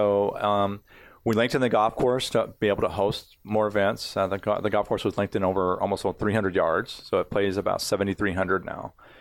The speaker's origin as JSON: {"language": "English", "town": "Dallas", "region": "Texas", "country": "United States", "said": "Originally, I was from Dallas, but I am really Puerto Rican now"}